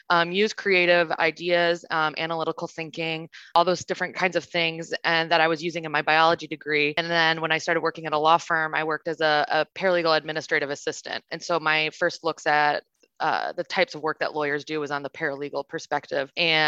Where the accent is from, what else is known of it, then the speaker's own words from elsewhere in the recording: Indiana, United States; Yeah, so I am originally from Northwest Indiana.